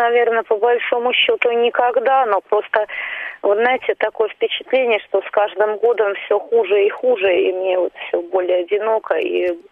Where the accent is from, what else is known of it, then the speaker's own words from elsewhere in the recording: Moscow, Russia; Я из Москвы.